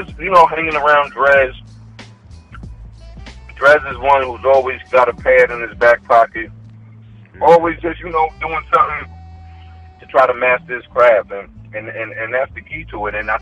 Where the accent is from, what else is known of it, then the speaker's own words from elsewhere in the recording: Bronx, New York, United States; because I'm from the Bronx, from Co-op City in the Bronx